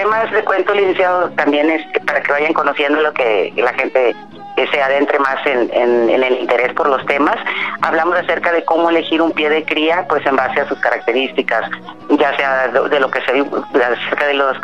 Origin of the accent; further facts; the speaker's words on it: Mexico; un tema muy importante que acabamos de vivir pues todos como país, como mexicanos.